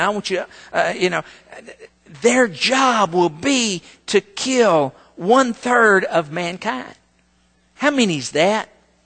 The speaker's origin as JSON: {"language": "English", "town": "Des Arc", "region": "Arkansas", "country": "United States", "said": "Now, listen, I'm a dumb old country boy. Not only that, I'm from Des Arc, Arkansas, which is where I was educated."}